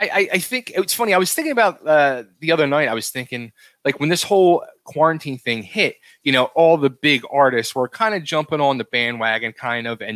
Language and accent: English; Philadelphia, Pennsylvania, United States; I'm an Italian from Philly.